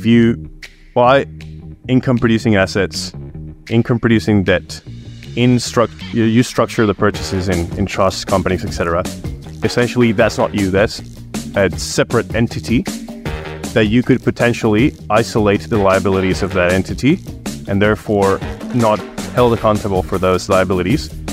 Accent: Spain; now in Australia; I am a senior portfolio strategist at Dashdot, and I was born and raised in Spain, been in Australia for 4 years now.

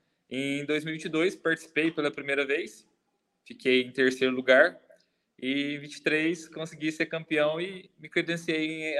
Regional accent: Três Pontas, Minas Gerais, Brazil; Eu sou aqui do sul de Minas, sou de Três Pontas, né? Minas Gerais. E Três Pontas, para quem conhece, é uma cidade que respira café, é uma cidade cercada por café, economia, gira em torno do café. E eu nasci e fui criado numa fazenda produtora

